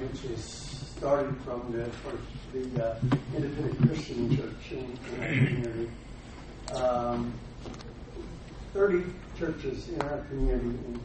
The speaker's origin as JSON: {"language": "English", "region": "California", "country": "United States", "said": "We're from Northern California, and our city, we have a homeless problem, a large homeless population."}